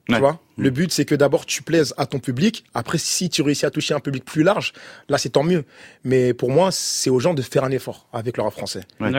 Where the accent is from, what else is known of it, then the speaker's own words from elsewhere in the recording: Sevran, Île-de-France, France; Et je dis pas ça parce que je suis un mec de Sevran. Même si j'étais pas de Sevran, je te le jure que j'aurais dit la même chose.